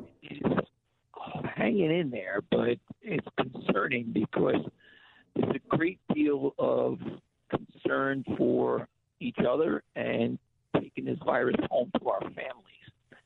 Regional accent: New York City, New York, United States; I mean, I born and raised in New York City, and I've been in NYPD since 1982.

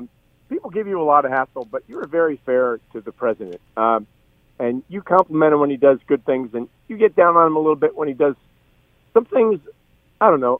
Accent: New Jersey, United States; I was going to say, I'm originally from New Jersey, and New Jersey has this thing.

